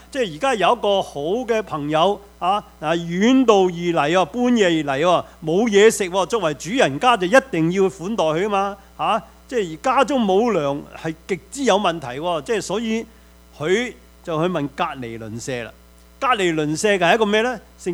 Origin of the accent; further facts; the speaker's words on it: Guangdong, China; 用我哋广东话，唔好意思，唔怕丑，唔怕尴尬